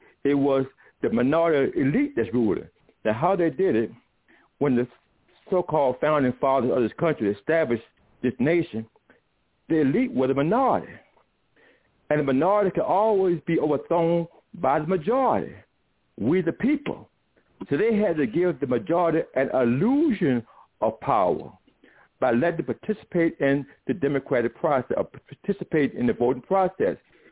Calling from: Richmond, Virginia, United States; I'm calling from Gabriel Prosser City, some call Richmond, Virginia.

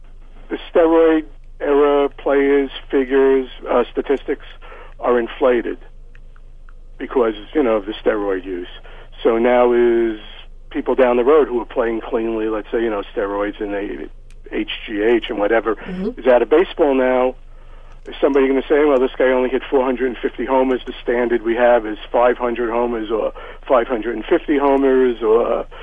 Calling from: New Jersey, United States; from Central New Jersey.

